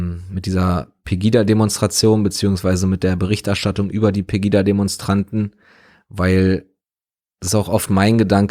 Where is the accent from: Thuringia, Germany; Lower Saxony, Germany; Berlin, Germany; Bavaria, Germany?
Berlin, Germany; So, ich bin in West-Berlin aufgewachsen, beziehungsweise meine Familie sind Westdeutsche, West-Berliner.